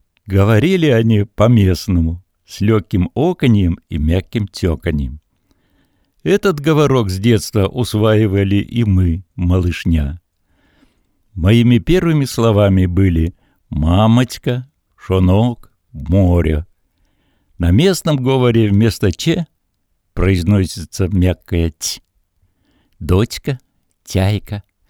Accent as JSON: {"language": "Russian", "town": "Chapoma", "region": "Murmansk Oblast", "country": "Russia", "tie": "born or raised there", "said": "берег Беломорья – моя родина. Я помор в восьмом поколении. Родился в деревне Чапама. Это моя малая родина. Там прошло мое детство."}